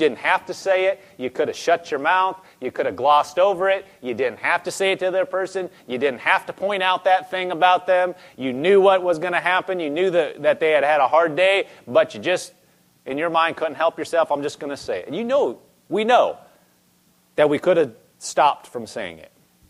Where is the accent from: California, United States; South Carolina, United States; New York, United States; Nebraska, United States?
Nebraska, United States; I am from Nebraska. There aren't like cowboys a lot in Nebraska.